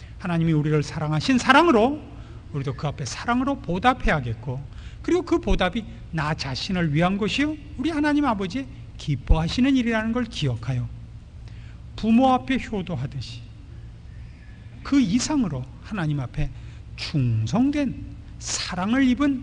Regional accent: Pyongan, North Korea; now in South Korea; 그러니까 저는 이북 사람이라서 이북 사람의 성격을 대단히 잘 아는데

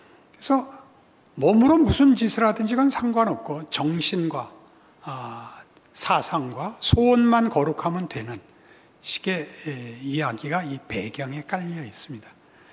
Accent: South Korea; 저는 이제 한국 사람이니까 한국 사람밖에 잘 모르는데

